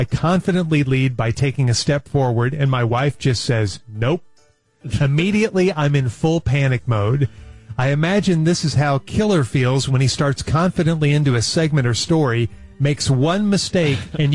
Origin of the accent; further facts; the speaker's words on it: Colorado, United States; I grew up in Colorado, just outside of Breckenridge. We always carried bear spray and a bear horn, an air horn